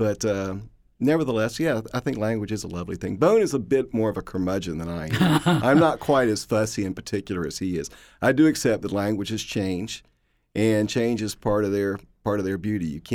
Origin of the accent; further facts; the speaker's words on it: the South, United States; accent: Southern; As a Southerner, of course, and an English teacher, I sort of carry two chips on my shoulder.